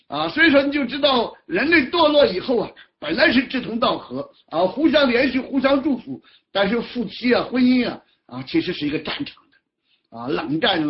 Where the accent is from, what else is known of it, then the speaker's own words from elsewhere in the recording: Shandong, China; 我想到我小的时候在山东我们山东常常称为礼仪之邦